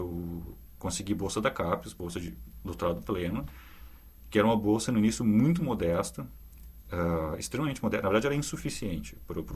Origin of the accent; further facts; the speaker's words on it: Porto Alegre, Rio Grande do Sul, Brazil; moved away as an adult; now in United Kingdom; Eu descobri que eu sou porto-alegrense morando na Inglaterra. Eu não sabia que eu era porto-alegrense. Eu não digo nem brasileiro. Eu descobri que eu sou porto-alegrense vivendo lá.